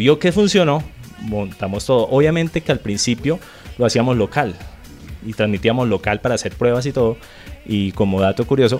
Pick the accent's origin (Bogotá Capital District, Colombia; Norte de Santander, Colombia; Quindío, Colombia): Norte de Santander, Colombia; Cúcuta; En Cúcuta, yo soy de Cúcuta